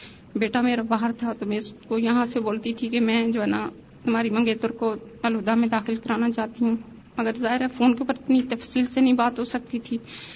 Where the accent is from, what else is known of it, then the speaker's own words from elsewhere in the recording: Murree, Punjab, Pakistan; born there; تو میں مری کے گاؤں میں پیدا ہوئی ہوں